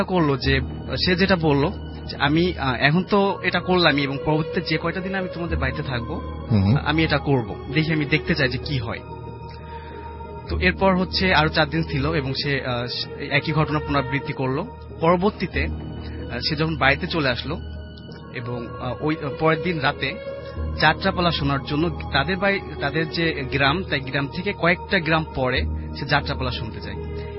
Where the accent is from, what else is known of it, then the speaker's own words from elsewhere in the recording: Khulna, Khulna Division, Bangladesh; খুলনা থেকে আসছি।